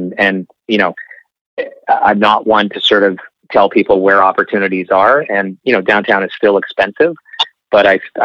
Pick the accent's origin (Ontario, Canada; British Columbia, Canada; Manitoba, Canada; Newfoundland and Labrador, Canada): British Columbia, Canada